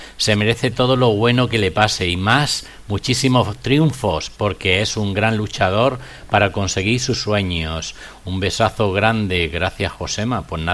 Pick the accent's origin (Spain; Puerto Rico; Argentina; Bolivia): Spain; Granada, Andalusia; como decimos los andaluces, que yo soy natura de Granada